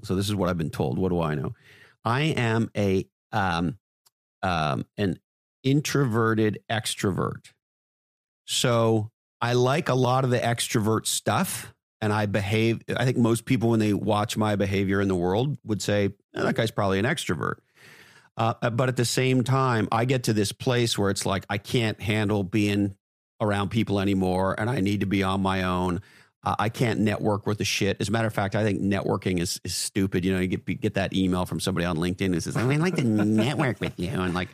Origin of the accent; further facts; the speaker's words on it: Montreal, Quebec, Canada; And I grew up in Montreal, Canada